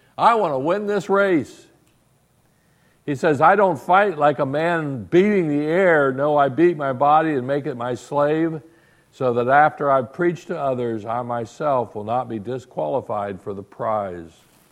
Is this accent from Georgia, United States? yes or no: no; Ohio, United States; when I grew up in Southern Ohio, we didn't play soccer.